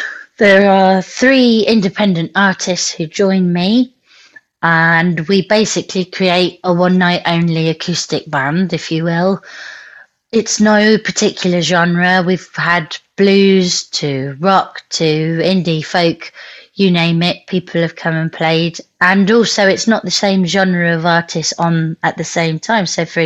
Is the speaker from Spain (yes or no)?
yes; Spain; moved away as an adult; now in Reading, United Kingdom; So I'm from Spain. My parents are British, hence blonde hair and blue eyes. But yeah, I grew up in Spain